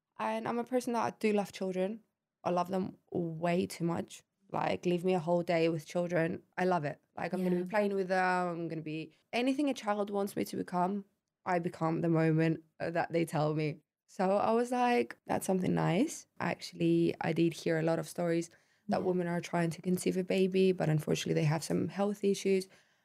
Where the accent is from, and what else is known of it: Larnaca, Larnaca District, Cyprus; born or raised there; now in Nicosia, Cyprus